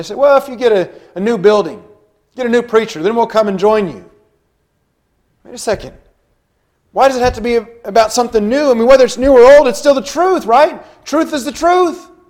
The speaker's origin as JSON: {"language": "English", "region": "Washington", "country": "United States", "lives_now": "Kentucky, United States", "said": "Before Kentucky, I came from Washington State, which is a very liberal state."}